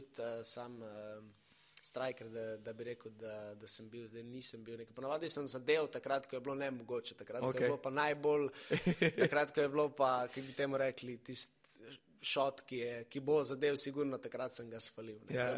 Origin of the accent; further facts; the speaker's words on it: Velenje, Savinja, Slovenia; sploh kar se tiče mojega domačega mesta Velenja, no, pa tudi ostale Slovenije